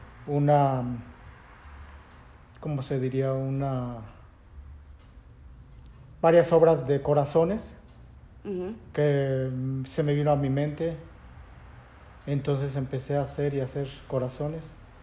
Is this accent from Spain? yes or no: no; Mexico; moved away; ¿En México? ¿Mi ciudad natal? Yo pienso que si me hubiera quedado en México, no hubiera hecho lo que ahora he hecho.